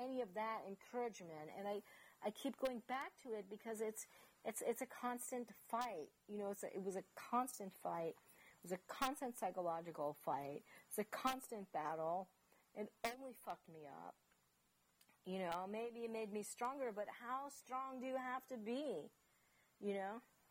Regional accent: United States; first language en; now in Germany; I'm an American. I live here. English is my primary language. That's what I speak.

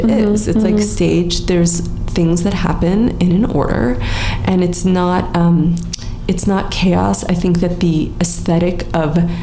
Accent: California, United States; I grew up in Southern California. I fought these when I was a young person.

